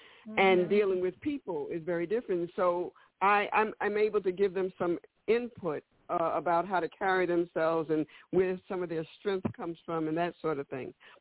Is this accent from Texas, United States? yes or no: no; New York, United States; born there; Yeah, I was born in New York.